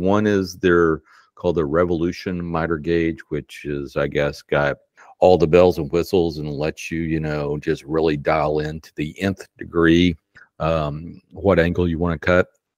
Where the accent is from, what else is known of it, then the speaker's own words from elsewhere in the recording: Texas, United States; You know, hey, you know, I'm from Texas. Give me a break.